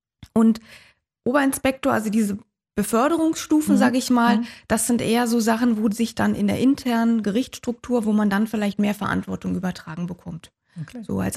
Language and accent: German; Potsdam, Brandenburg, Germany; jetzt doch seit einiger Zeit schon wieder in Potsdam, meiner Heimatstadt.